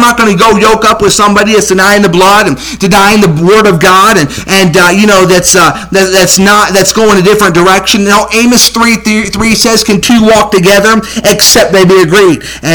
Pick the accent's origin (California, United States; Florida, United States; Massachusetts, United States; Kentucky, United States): Massachusetts, United States; Boston; Because I grew up in Boston, outside of Boston, and the Celtics aren't looking good.